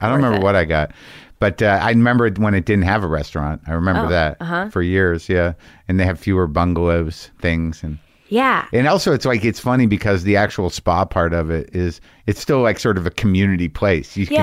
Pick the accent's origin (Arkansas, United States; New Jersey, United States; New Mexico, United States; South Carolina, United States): New Mexico, United States; Albuquerque; Place. Yeah, I grew up in Albuquerque.